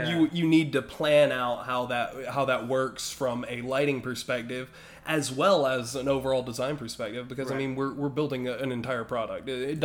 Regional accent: North Carolina, United States; I'm from North Carolina. I don't have the wonderful. Valley accent.

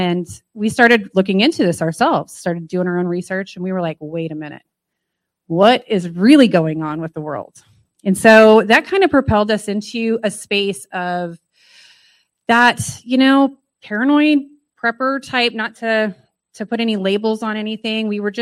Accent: Gunnison, Colorado, United States; also born or lived in Houston, United States; I come from Gunnison, Colorado. And somewhere in the middle, we met in Houston back in 2004.

